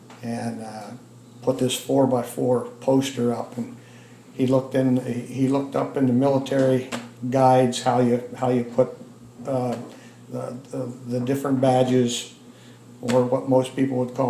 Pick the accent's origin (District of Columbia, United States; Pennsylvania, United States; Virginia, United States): Pennsylvania, United States; Sayre; born there; I was born in Sayre, Pennsylvania, at Robert Packard Hospital.